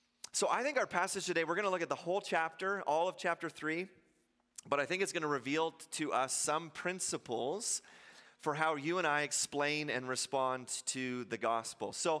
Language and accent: English; Orleans, Ontario, Canada; moved away as an adult; I grew up in Ontario in a little suburb outside of the city of Ottawa called Orleans. And grew up there all through my teenage years and then moved out here for school.